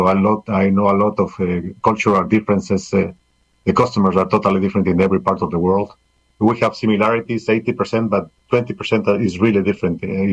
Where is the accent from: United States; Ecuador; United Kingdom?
Ecuador; I am from Ecuador, a small country in South America, beautiful country. And I have lived in 8 countries. I lived in Colombia, I live in Brazil, I live in Venezuela, in Mexico twice, in Japan also.